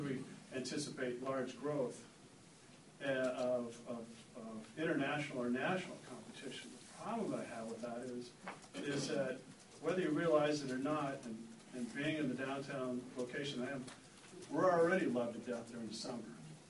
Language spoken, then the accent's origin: English; Pacific Northwest, United States; I grew up in the Northwest